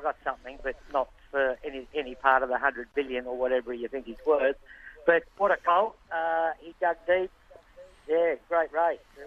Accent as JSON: {"language": "English", "country": "New Zealand", "said": "I'm a Kiwi."}